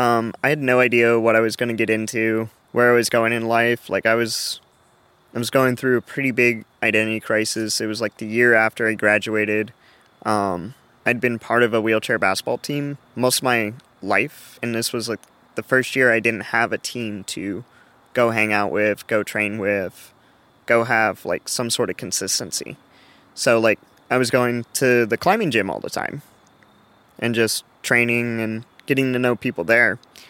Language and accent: English; Maryland, United States; I'm like, I'm from Maryland.